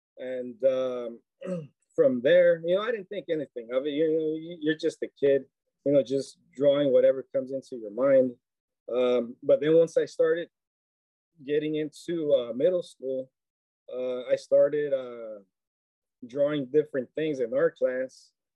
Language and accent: English; South Gate, California, United States; Yeah, I grew up in Southgate, California. It's on the outskirts of the city of L.A.